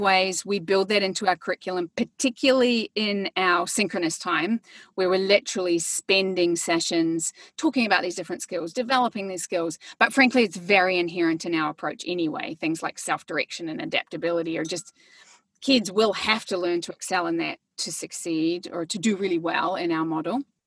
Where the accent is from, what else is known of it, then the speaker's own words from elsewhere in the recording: New Zealand; moved away as an adult; now in United States; I'm from New Zealand, if anybody's wondering about my funny accent. But I have been in the US. I came over for college, and I've been in Silicon Valley with my husband.